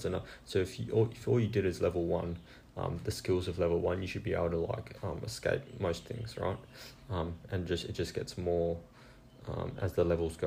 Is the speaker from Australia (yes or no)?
yes; Australia; I haven't worked out in miles because I'm Australian